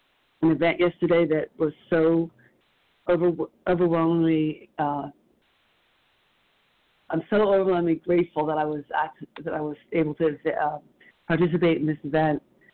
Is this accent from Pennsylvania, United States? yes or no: yes; Pennsylvania, United States; I'm from Pennsylvania.